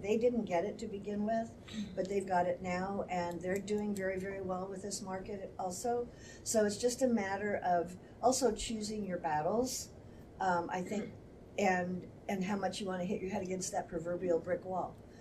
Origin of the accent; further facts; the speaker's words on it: Colorado Springs, Colorado, United States; I'm from Colorado Springs, and I started working with one of our outfitters 11 years ago